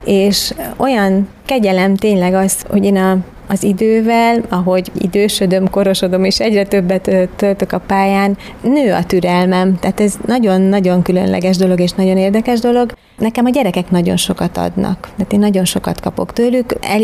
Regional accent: Tázlár, Bács-Kiskun, Hungary; born there; amikor a szülőfalumba, meg a volt iskolámba, a tázlári iskolámba mentem egy hónapos iskolai gyakorlatra

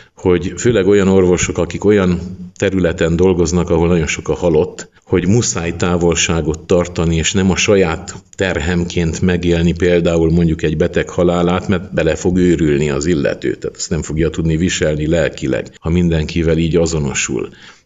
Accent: Baia Mare, Maramureș, Romania; én egy olyan egyházközségben nőttem fel, ahol szomjazták mondjuk úgy a programokat, hát nyilván persze az istenes programokat, de akár kulturális programokat is Nagybányán, a Krisztus Király templomban

